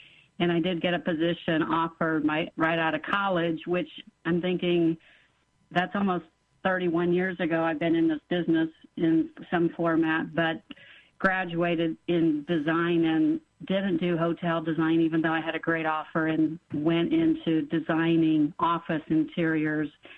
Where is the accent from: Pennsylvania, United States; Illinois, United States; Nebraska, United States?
Nebraska, United States; Omaha; Been, like you said, born and raised in Omaha, Nebraska, and a big Nebraska Cornhusker fan.